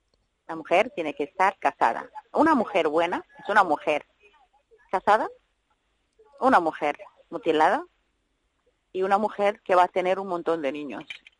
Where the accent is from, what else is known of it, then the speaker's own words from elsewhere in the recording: Kenya; Yo soy de Kenia, pero de somalí, de Kenia.